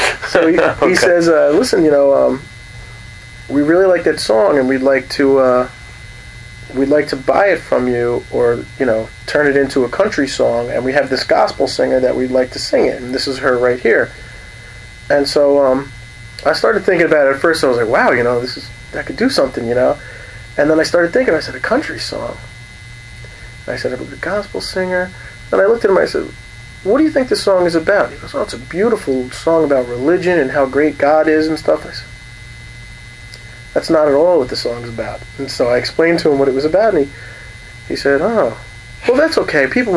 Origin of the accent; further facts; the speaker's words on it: Continental Village, New York, United States; You know, I grew up in Continental Village, which is, what, 40 minutes apart from each other?